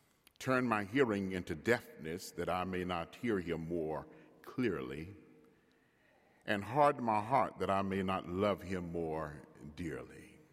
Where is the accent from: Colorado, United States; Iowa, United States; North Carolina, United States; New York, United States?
North Carolina, United States; I want you all to know that the two of us, we are going to heaven because we are from North Carolina, so.